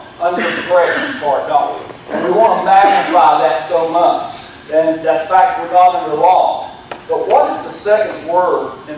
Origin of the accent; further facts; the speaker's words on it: Virginia, United States; Now, I am from Virginia, so give me a little grace there.